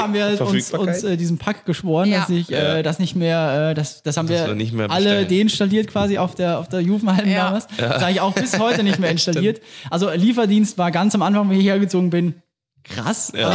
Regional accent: Vienna, Austria; accent: Viennese; Also das ist eigentlich wirklich mein Dialekt. Das ist nur ein überspitzter Wiener Dialekt.

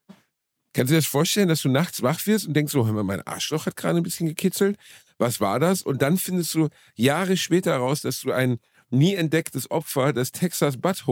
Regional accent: Germany; ich bin ein Deutscher.

